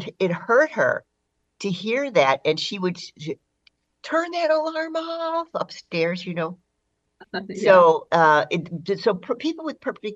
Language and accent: English; Illinois, United States; Well, I grew up in outside of Chicago, as you know, Stephen.